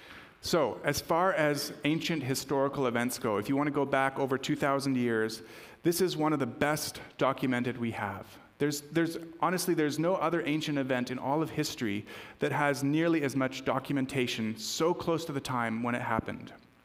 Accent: New Mexico, United States; I grew up in New Mexico, so on the border with Mexico in the States.

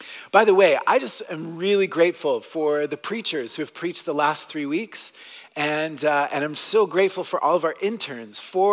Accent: Oklahoma, United States; moved away as an adult; also born or lived in Costa Rica / Colombia / Texas; now in Canada; a little kid, I spent time living in Costa Rica, and then later for 7 years in Colombia. And then I was born in Texas, and then spent my high school years in Oklahoma.

